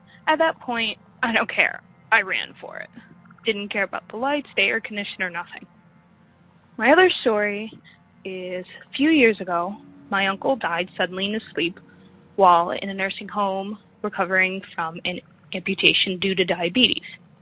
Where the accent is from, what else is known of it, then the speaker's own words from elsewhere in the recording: New York City, New York, United States; I'm from New York City, and I just started listening to your show.